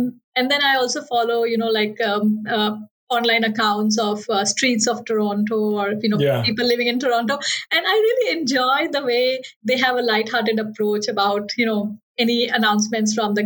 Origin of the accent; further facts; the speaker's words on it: India; now in Canada; Like I come from India. I mean, both of us come from India, which is a big country in itself.